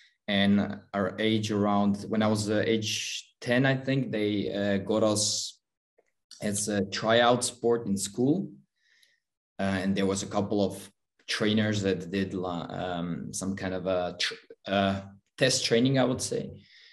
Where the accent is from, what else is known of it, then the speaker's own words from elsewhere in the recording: Croatia; I'm 33. I'm from Croatia. I started playing hockey when I was 10 years old in Croatia.